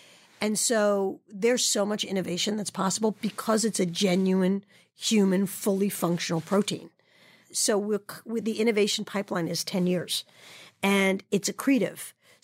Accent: New York, United States; I'm a New Yorker by trade and training. And I'm living in the South

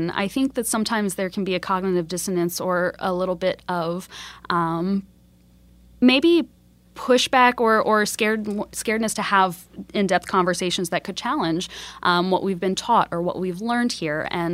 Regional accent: Hanover, Pennsylvania, United States; I remember growing up in Hanover, and I love the 717.

